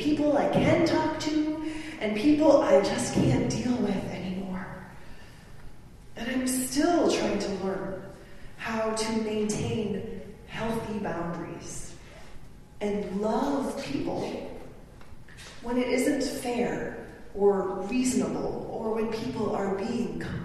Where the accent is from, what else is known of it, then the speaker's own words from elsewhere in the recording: Silver Bay, Minnesota, United States; I grew up in Silver Bay, a very small town.